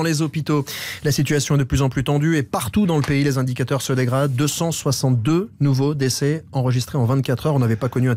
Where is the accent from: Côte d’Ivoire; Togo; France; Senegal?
France; une couverture santé comme chez nous en France, universelle